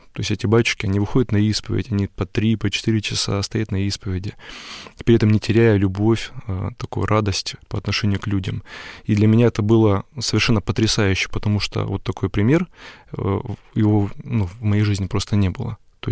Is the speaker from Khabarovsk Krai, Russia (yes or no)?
yes; Khabarovsk, Khabarovsk Krai, Russia; Просто я издалека, из Хабаровска.